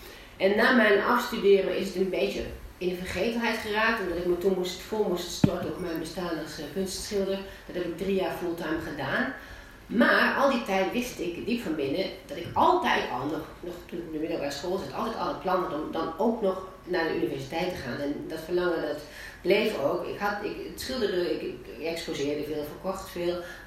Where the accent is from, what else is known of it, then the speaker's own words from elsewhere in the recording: Netherlands; Ik was gewoon een Nederlands meisje, ik ging naar het gymnasium